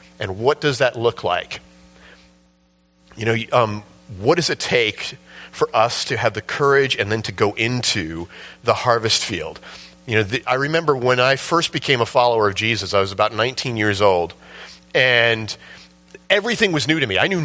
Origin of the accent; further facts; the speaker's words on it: New York, United States; Honestly, I'm from New York. I know nothing about farming and stuff